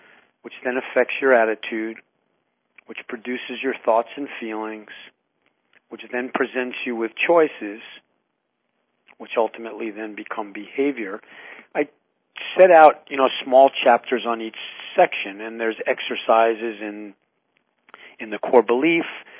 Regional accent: Long Island, New York, United States; When I was 8 years old and I took my first mathematics test, growing up in Long Island in New York.

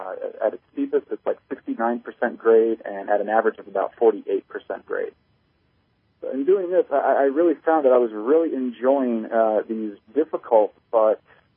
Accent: Virginia, United States; Spent my whole life growing up in the Northern Virginia area, and there's nothing remotely near what would be considered a mountain out in that area.

